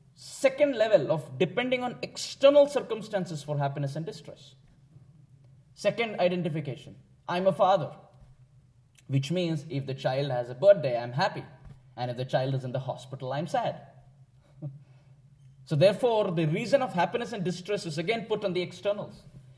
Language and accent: English; South India, India; I'm a nice son, I'm a good husband, I'm an Indian, I'm South Indian, I'm blah, blah, blah.